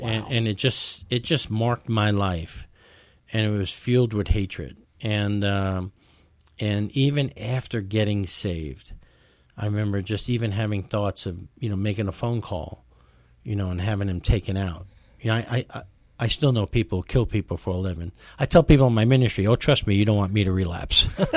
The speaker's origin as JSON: {"language": "English", "region": "New York", "country": "United States", "said": "You know, I'm a New Yorker. New Yorkers don't get upset at people cutting each other off, you know, things like that."}